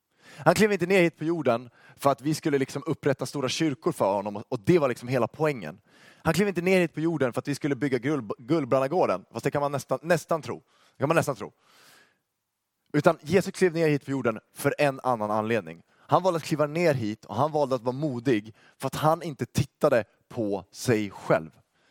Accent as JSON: {"language": "Swedish", "town": "Uppsala", "region": "Uppsala County", "country": "Sweden", "said": "typ där jag kommer från, Uppsala."}